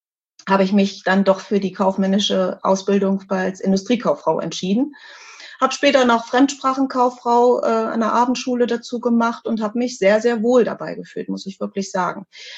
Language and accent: German; Hanover, Lower Saxony, Germany; born there; in Hannover, in meinem Geburtsort